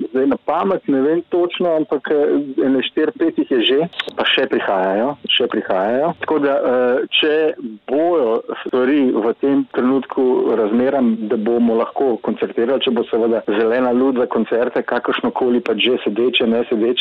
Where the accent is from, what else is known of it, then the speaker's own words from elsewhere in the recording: Ljubljana, Central Slovenia, Slovenia; jaz sem pač prišel s svojimi starši iz Ljubljane